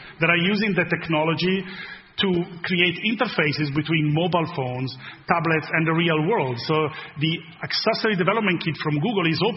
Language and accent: English; Italy; English is a second language; I come from Italy, and the design is important in Italy